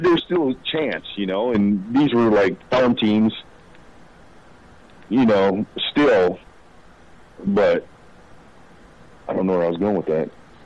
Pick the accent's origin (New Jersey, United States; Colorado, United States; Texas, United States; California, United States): Texas, United States; accent: Texan; now in Canada; Amarillo in a small oil field town, border Texas. And yeah, when I say stuff like that, you probably hear my accent.